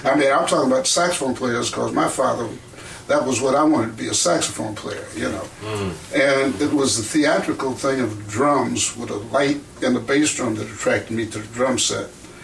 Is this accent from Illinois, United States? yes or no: yes; Chicago, Illinois, United States; See, I grew up in Chicago, first of all, and in the 30s and the 40s, all right?